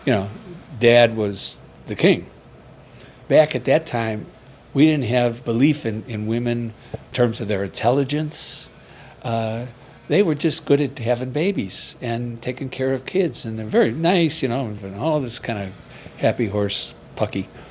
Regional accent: Chicago, Illinois, United States; Well, I grew up in Chicago, the west side of Chicago, and we had 10 kids

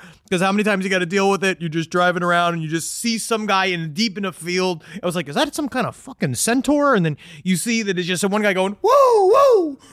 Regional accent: Queens, New York, United States; Because I remember we had a problem in our basement toilet growing up in Queens where rats used to come up in it.

